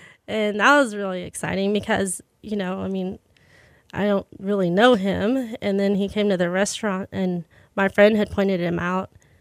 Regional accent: Pearland, Texas, United States; So I'm from Pearland, so location number 2 has to be somewhere down south, either in Pearland or like Bay Area.

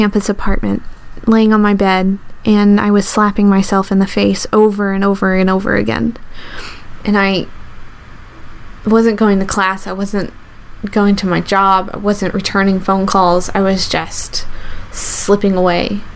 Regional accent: the South, United States; I grew up in the South, and my closest relatives were me and my brother, Tommy, and my cousin, Eddie.

